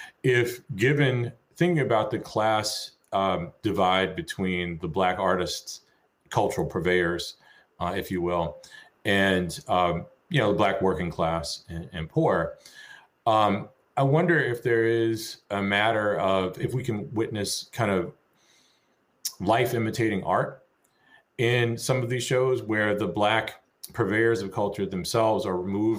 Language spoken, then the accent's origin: English; Atlanta, Georgia, United States; because I grew up in Southwest Atlanta, so everybody was Black, right?